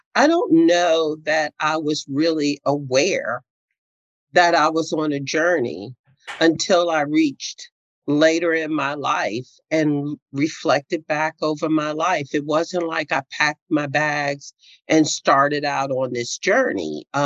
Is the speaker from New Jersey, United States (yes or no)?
no; New York City, New York, United States; moved away as an adult; now in South Carolina, United States; So I'm from the west side of Manhattan, Upper West Side, 145th Street between Amsterdam and Broadway. I grew up in Common Avenue Baptist Church.